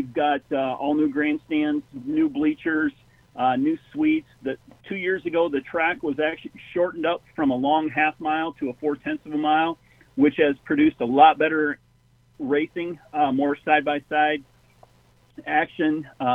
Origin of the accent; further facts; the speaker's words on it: Jackson, United States; The greatest thing, I grew up in Jackson, and I've been going to the races there ever since I can remember.